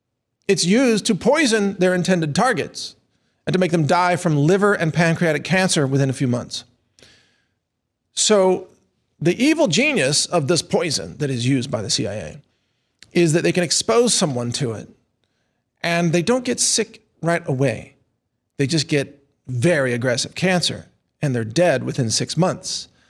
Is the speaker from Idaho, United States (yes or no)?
no; Texas, United States; me being a Texan, I'm not giving up my guns